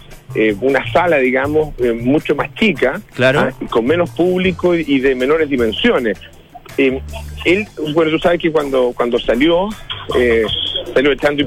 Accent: Chile; hay pocas cosas que nos duelan más y nos unan más como chileno que el ser mirados en menos

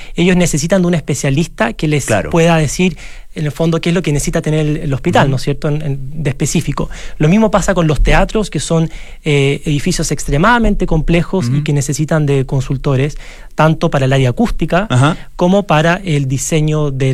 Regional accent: Chile; Yo soy chileno

